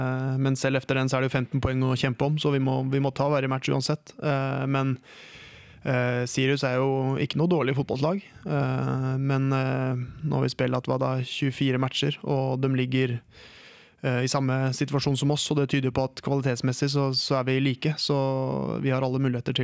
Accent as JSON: {"language": "Swedish", "town": "Degerfors", "region": "Örebro County", "country": "Sweden", "tie": "born or raised there", "said": "Lite under 5 timmar är det från Degerfors, så är min hemby."}